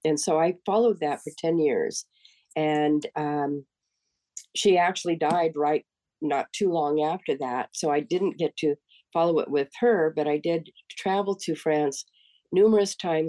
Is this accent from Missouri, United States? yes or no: no; California, United States; I actually was wanting to take some cooking classes here in my hometown in California